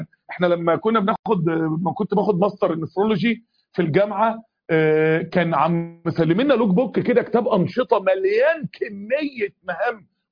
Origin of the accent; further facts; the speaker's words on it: Egypt; اتصورت بعده مع الموظفين بتوع كنتاكي عندنا في مصر هنا